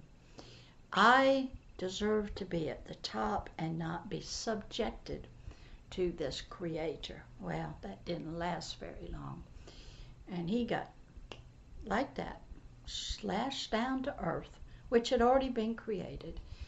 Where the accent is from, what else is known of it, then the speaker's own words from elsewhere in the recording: United States; Well, I didn't know anything about kings because I grew up in democracy, and I grew up in America.